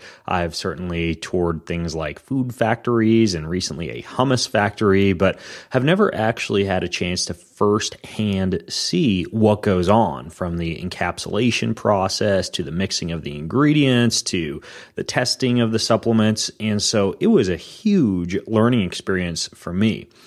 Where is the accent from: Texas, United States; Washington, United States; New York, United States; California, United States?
Washington, United States; Spokane; Where'd you practice, Alan? Weren't you right around here in my hometown?